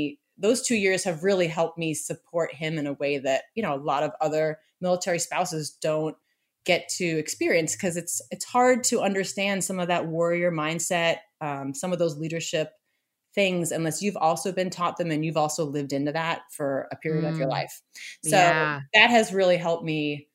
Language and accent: English; Massachusetts, United States; I grew up just outside of Boston and I love Massachusetts